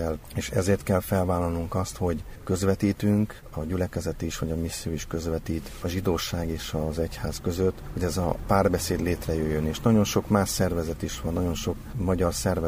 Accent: Hungary; Én is 50 éve Magyarországon élek. Tudom azt, hogy nőttem fel, milyen légkörben. Tehát én is magyar vagyok, itt születtem, és nagyon szeretem a hazámat.

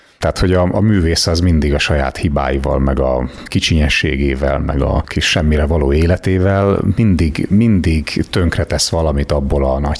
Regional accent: Győr, Győr-Moson-Sopron, Hungary; Győri vagyok.

